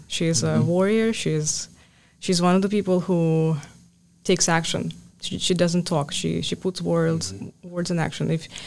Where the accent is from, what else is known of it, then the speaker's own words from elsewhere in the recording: Almaty, Kazakhstan; English is a second language; I first saw her in Almaty, actually, in my hometown.